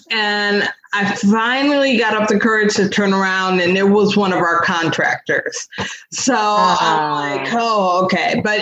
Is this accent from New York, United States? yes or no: no; Cleveland, Ohio, United States; also born or lived in Los Angeles, United States; And it was weird because I'm originally from Cleveland. I've lived in LA. I've been in different places.